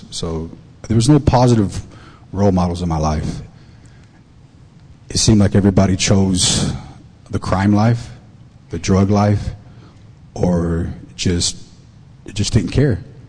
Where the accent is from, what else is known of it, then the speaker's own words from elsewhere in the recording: Fort Worth, Texas, United States; I was born and raised in South Fort Worth